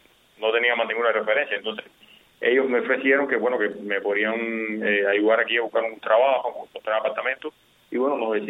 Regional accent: Cuba; now in United States; no hay más cubanos en este momento. O sea, nosotros somos los únicos cubanos

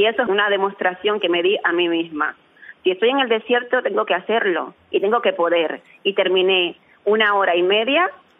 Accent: Guantánamo, Cuba; que soy de Guantánamo.

